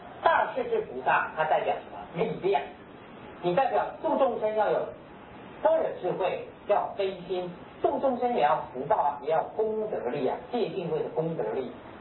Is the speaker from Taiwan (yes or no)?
no; China; 我觉得呢普遍而说了啊，比我们中国人高。当然我们中国也很了不起的高僧大德啊